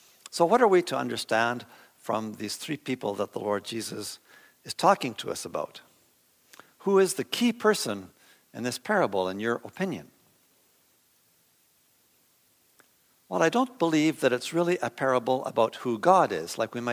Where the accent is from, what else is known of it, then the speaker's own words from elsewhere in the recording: Saskatchewan, Canada; I grew up in Saskatchewan, and the thing I learned all through my youth was don't bother people, okay?